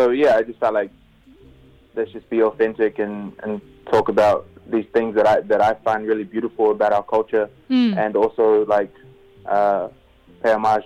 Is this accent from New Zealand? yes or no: yes; Auckland, New Zealand; just growing up in Auckland and things like that.